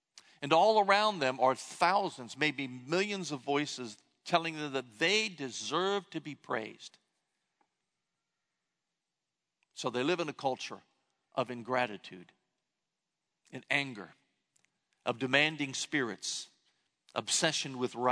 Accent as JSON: {"language": "English", "town": "Columbus", "region": "Ohio", "country": "United States", "tie": "born or raised there", "said": "H.C. Leupold was a Lutheran commentator from my hometown of Columbus, Ohio"}